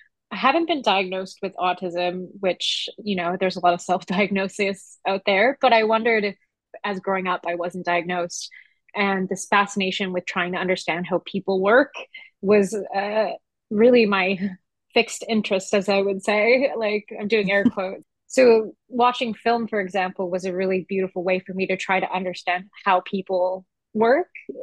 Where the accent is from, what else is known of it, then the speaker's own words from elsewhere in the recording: New Westminster, British Columbia, Canada; Okay, so I am also from the place that settlers call New Westminster, which is the area of the Coast Salish peoples of the Kakite First Nation.